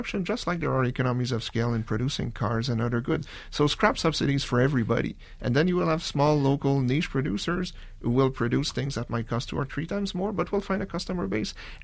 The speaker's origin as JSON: {"language": "English", "country": "Canada", "said": "Again, I'm Canadian, and we do suffer from stupid American agricultural policy."}